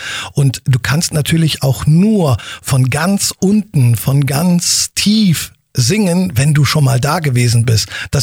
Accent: South Korea; Ja, man darf als Koreaner nachts keinen Ventilator laufen lassen, weil man dann irgendwie das Gefühl hat, man stirbt.

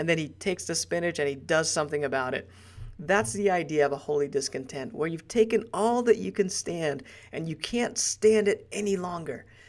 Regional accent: Kansas City, Missouri, United States; also born or lived in Guyana; When I was young, I was only 5 years old, I moved from Guyana, small country in South America. And my family and I moved to the Kansas City area.

